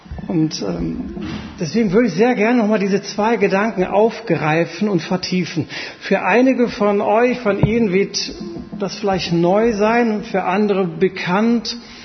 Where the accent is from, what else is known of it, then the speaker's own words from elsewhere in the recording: Gevelsberg, North Rhine-Westphalia, Germany; sondern ich komme aus Gevelsberg.